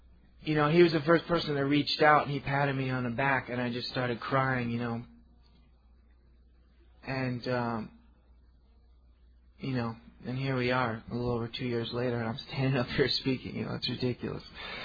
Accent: New York City, New York, United States; I'm from the East Village in New York.

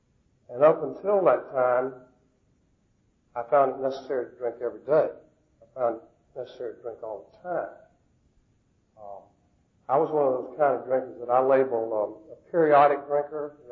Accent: Atlanta, Georgia, United States; I was born and raised here in Atlanta. This is Smyrna here, but Atlanta's not too far away, in this area.

